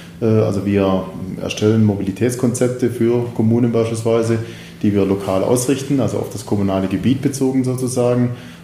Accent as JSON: {"language": "German", "region": "Baden-Württemberg", "country": "Germany", "said": "von der Landesverwaltung in Baden-Württemberg, wo ich herkomme"}